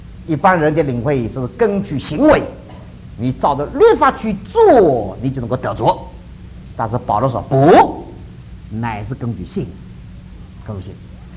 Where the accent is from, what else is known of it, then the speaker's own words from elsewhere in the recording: China; 我也常常想到我们中国人呢，就常常去说我们中国以往历史。